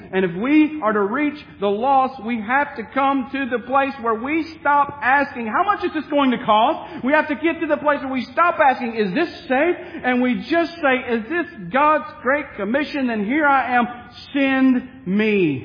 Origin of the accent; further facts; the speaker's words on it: United States; born there; I was born in America.